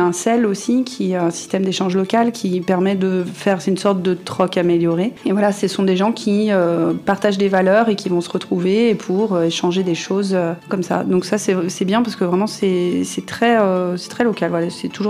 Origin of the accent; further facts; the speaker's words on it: Auvergne-Rhône-Alpes, France; je viens du Beaujolais.